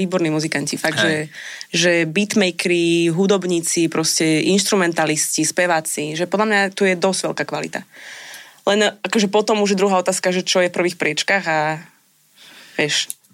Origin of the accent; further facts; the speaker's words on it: Zlaté Moravce, Nitra Region, Slovakia; now in Nitra, Slovakia; Ja som zo Zlatých Moraviec.